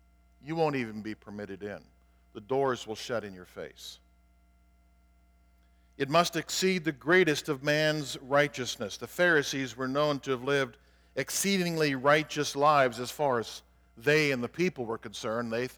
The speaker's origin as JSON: {"language": "English", "region": "Colorado", "country": "United States", "tie": "born or raised there", "said": "I think of growing up in Colorado and seeing the giant feedlots with cattle out there"}